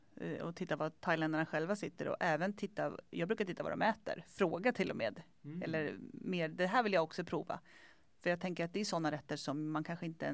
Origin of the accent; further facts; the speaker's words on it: Sweden; Jag tycker också att som svensk är man lite så här